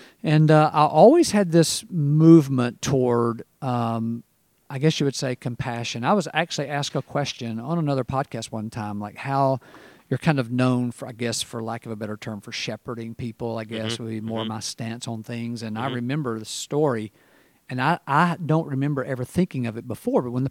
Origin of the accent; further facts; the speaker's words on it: Marietta, Georgia, United States; I started kind of a, I guess you would say, typical Southern upbringing. Grew up near Atlanta. I grew up in Marietta before everybody in the world moved there. It was a smaller town when I grew up.